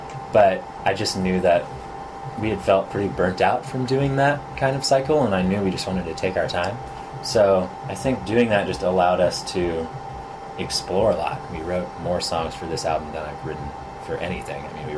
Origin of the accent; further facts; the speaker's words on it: California, United States; now in New York, United States; And I identify with that as, like, a human, because I'm a Californian and I have that kind of energy sometimes.